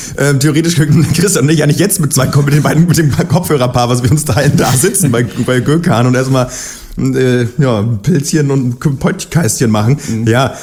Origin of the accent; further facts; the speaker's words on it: Berlin, Germany; ich komme aus Berlin